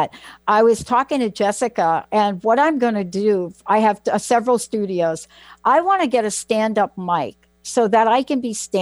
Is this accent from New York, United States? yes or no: yes; The Bronx, New York, United States; I'm from the Bronx